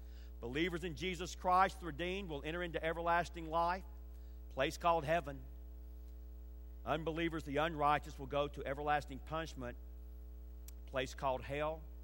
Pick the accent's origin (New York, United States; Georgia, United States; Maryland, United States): Georgia, United States; Atlanta; And I am a son of the South. I'm proud to be from the South. I grew up in Atlanta, Georgia.